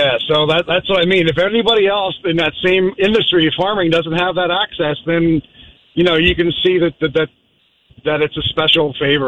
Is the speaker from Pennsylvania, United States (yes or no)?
yes; Pennsylvania, United States; moved away; I'm from Pennsylvania, so I don't follow Suffolk County politics. I've been down here for about 7 years.